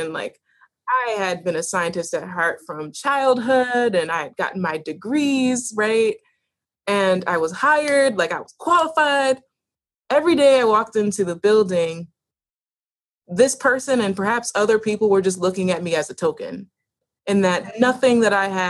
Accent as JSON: {"language": "English", "town": "Williamsville", "region": "New York", "country": "United States", "tie": "born or raised there", "said": "I was raised in Williamsville, like Clarence, New York, which is very white."}